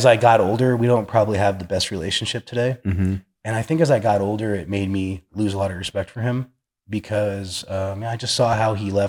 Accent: Arizona, United States; also born or lived in Texas; I was born in Texas, but I moved here when I was like 2 years old. Okay. So Arizona's kind of all I know.

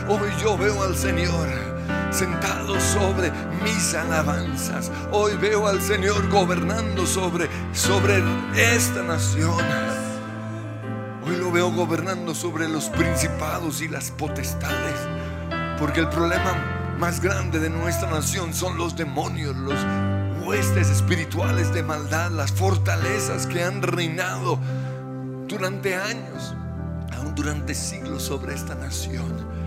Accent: Colombia; Toda queja, toda murmuración en los labios nuestros como colombianos

